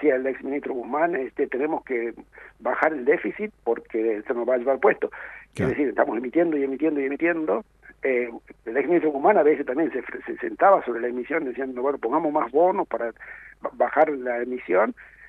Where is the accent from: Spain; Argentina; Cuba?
Argentina; Jujuy; yo nací en Jujuy, mis padres eran muy humildes, estudié en Jujuy